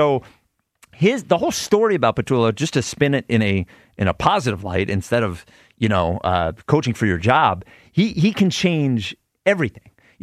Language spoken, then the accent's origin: English; United States